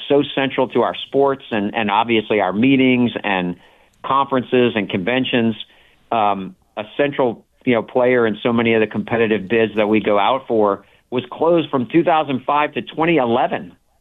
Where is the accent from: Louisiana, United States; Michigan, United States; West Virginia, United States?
Louisiana, United States; New Orleans; And they said, "Well, where are you from?" And I said, "Oh, I'm from New Orleans."